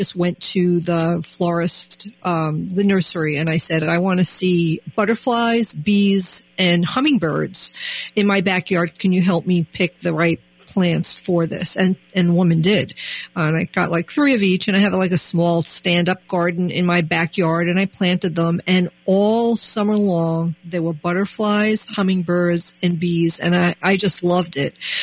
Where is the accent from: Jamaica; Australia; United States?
United States; New York; I'm from New York. We don't call it boulevard.